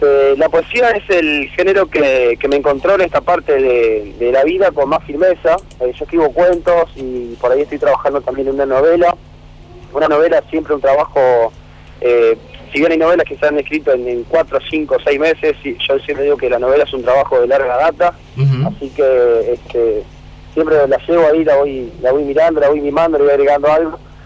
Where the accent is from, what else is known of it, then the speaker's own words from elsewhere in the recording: Aldea María Luisa, Entre Ríos, Argentina; Yo no soy de Paraná, soy de la aldea María Luisa.